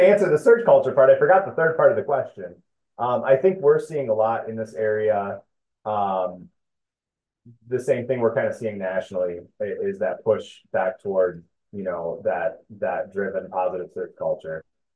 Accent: Perrysburg, Ohio, United States; fair, but we're both Perrysburg, Ohio kids.

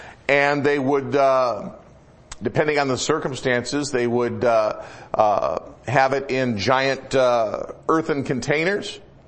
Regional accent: Michigan, United States; I grew up in Michigan, and if you went out in the country especially, you'd see a few of them here and there

